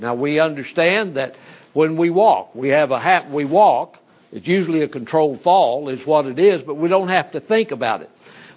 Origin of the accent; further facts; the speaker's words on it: Oklahoma, United States; I am from Oklahoma originally.